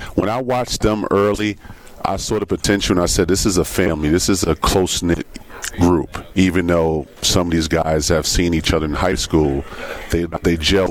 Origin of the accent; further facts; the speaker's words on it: Bronx, New York, United States; You know, I'm from the Bronx, New York. I was raised in New York.